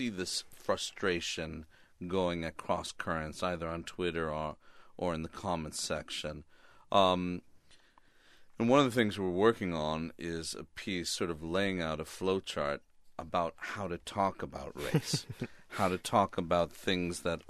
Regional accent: Miami, Florida, United States; it goes from growing up in Miami, going to a school in a heavily Latino area, living in a heavily Latino area, and then going away to college in Maine, actually

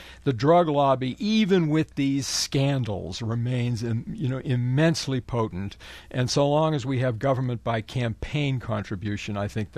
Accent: Boston, Massachusetts, United States; I'm from Dorchester myself.

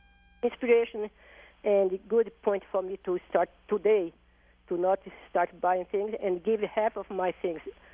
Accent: Brazil; I came from Brazil, from a poor family

